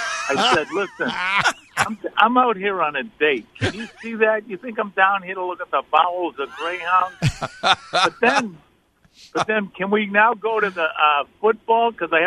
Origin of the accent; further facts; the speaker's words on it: Boston, Massachusetts, United States; I grew up in Charlestown